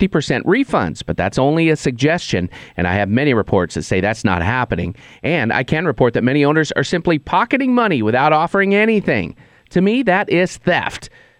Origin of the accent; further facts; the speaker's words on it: Oregon, United States; I've received contact from people in my home state of Oregon